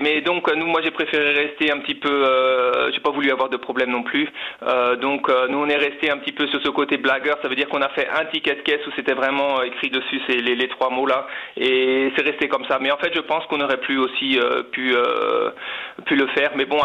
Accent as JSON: {"language": "French", "country": "France", "said": "Je suis français."}